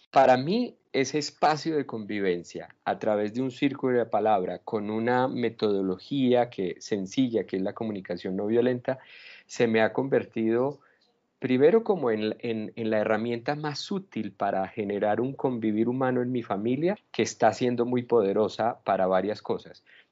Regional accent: Colombia; Una cultura como la colombiana, en donde nos matamos cuando tenemos conflictos

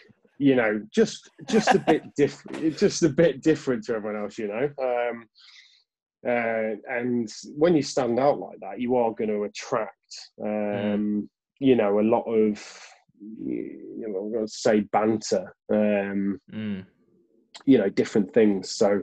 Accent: Leicester, East Midlands, United Kingdom; born there; No, I was born in Leicester, mate.

